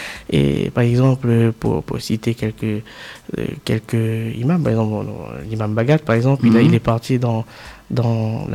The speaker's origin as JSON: {"language": "French", "region": "Réunion", "country": "France", "tie": "born or raised there", "said": "Donc, pour faire court, il faut savoir que je suis né à La Réunion."}